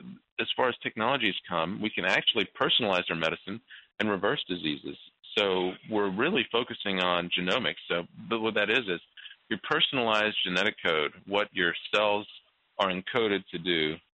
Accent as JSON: {"language": "English", "town": "Tallahassee", "region": "Florida", "country": "United States", "tie": "born there", "said": "I was born in Tallahassee and of Lebanese immigrant parents, and have lived sort of all over the world."}